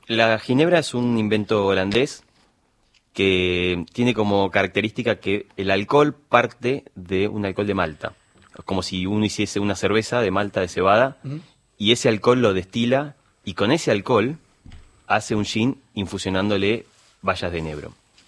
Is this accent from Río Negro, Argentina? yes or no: yes; Cipolletti, Río Negro, Argentina; born there; now in Buenos Aires, Argentina; En realidad nacimos en Cipolletti, pero vivimos acá hace 20 años. O sea, por lo menos yo ya pasé más de la mitad de mi vida en Buenos Aires.